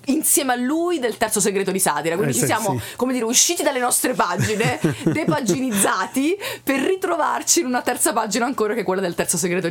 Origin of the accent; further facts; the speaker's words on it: Naples, Campania, Italy; io sono una fuori sede, infatti vengo da Napoli, sono trasferita qui 13 anni fa.